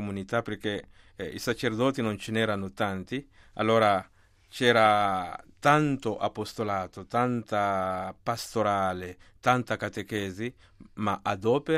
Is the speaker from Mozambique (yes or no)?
yes; Mozambique; parlare qualcosa sui media nel mio paese, che è il Mozambico.